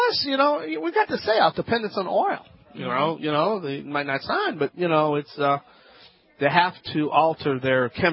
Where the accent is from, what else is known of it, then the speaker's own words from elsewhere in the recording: Louisiana, United States; from the Bayou Land. Just remember, I was green before green was even cool.